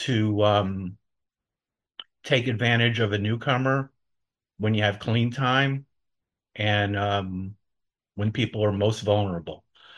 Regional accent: New York, United States; I grew up in New York. I was born in 1955, so I'm going to be 70 next month.

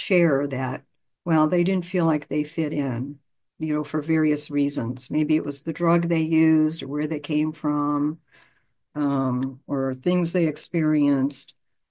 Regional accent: Los Angeles, California, United States; I'm an addict and I'm from Los Angeles. And I'm glad to be here today.

